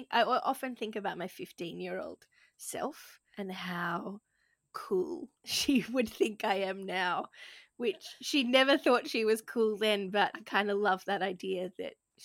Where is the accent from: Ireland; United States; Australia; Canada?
Australia; Gold Coast, Queensland; I grew up on the Gold Coast in Queensland, Australia, and was a chubby kid, asthmatic kid who hated the beach.